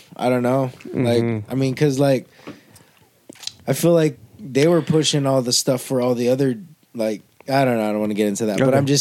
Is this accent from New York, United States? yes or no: no; Ewa Beach, Hawaii, United States; Just like, yeah, I'm from Eva Beach, you know.